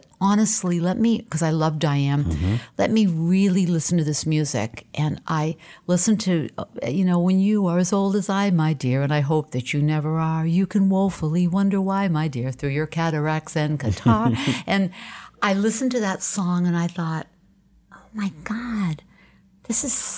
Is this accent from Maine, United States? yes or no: yes; Portland, Maine, United States; I think early on growing up in Portland, Maine, being Armenian, not really feeling like I fit in, honestly